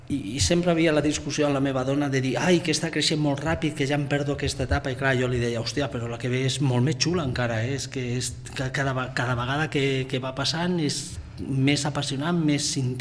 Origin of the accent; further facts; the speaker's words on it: Barcelona, Catalonia, Spain; born there; vaig néixer a Barcelona, és al costat del Nou Camp.